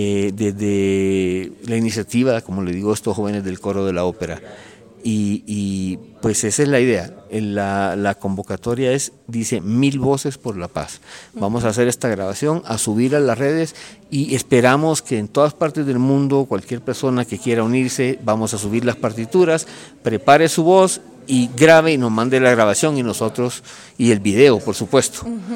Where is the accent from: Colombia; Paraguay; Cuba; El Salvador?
El Salvador; moved away; yo soy extranjero, tengo 20 años de vivir aquí, yo soy de El Salvador.